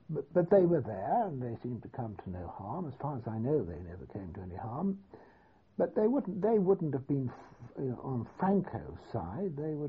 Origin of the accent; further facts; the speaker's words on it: England, United Kingdom; They had no problems of any sort from being English.